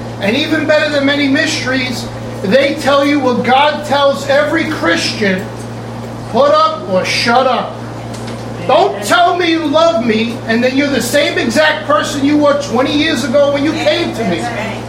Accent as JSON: {"language": "English", "region": "New York", "country": "United States", "said": "Now we understand this because we're from New York, we're from some other tough areas."}